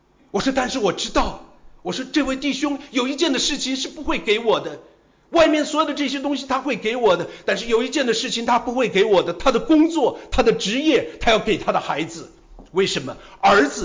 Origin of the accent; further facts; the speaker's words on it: Hubei, China; 我小的时候在湖北的一个农村的里面